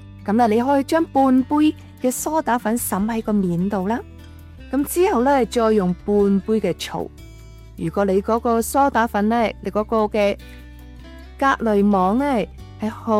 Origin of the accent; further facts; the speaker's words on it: China; 我哋中国人嘅烹调嘅方式咧，都会比较多嘅油烟啦